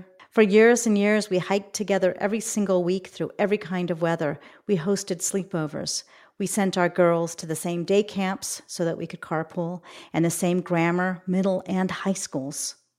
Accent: California, United States; because I'm politically sensitive and I value diversity and I'm from the Bay Area

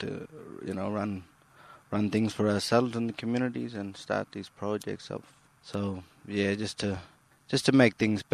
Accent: Fitzroy Crossing, Western Australia, Australia; I'm from Fitzroy, Western Australia, Noganbar, really.

